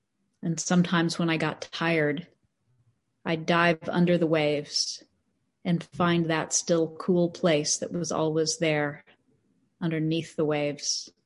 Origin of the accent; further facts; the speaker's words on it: Texas, United States; born or raised there